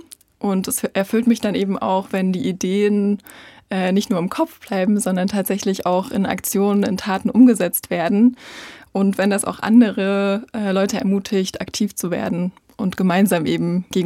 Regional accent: Zwenkau, Saxony, Germany; Genau, also aufgewachsen am Baggersee, aber ihn dann auch langsam füllen gesehen.

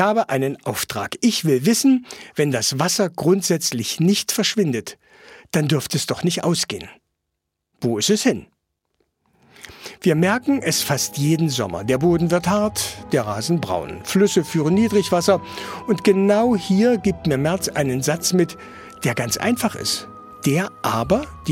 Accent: Saxony-Anhalt, Germany

